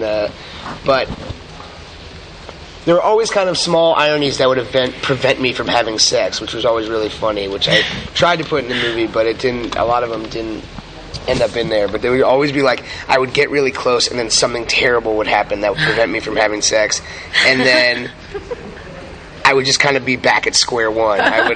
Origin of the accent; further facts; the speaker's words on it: Los Angeles, California, United States; also born or lived in New York; I was born in Los Angeles. I grew up out here. I prefer New York. When I graduated high school, I went to go to school in New York, New School University.